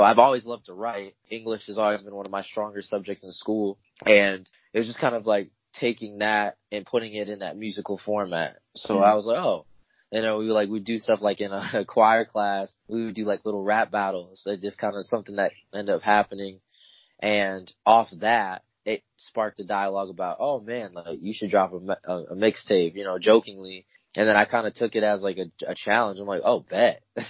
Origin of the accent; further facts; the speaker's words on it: Clinton, Iowa, United States; also born or lived in Tacoma, Washington; So I was born in Tacoma, Washington, and then I moved here as a child, and then I grew up in Clinton, Iowa, which is only like 30, 40 minutes from Davenport